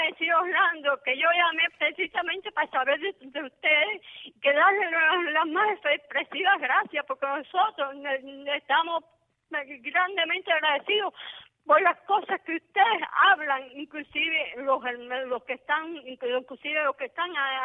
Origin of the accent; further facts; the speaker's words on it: Camajuaní, Villa Clara, Cuba; now in Santa Clara, Cuba; Sí, pero yo soy natural de Camajuaní.